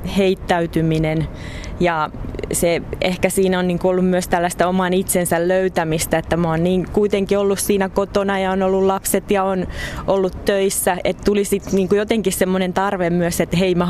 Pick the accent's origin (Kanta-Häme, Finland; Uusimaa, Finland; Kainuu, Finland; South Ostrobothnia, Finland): South Ostrobothnia, Finland; Mun juuret on tuolla Etelä-Pohjanmaalla aika lailla tiukasti.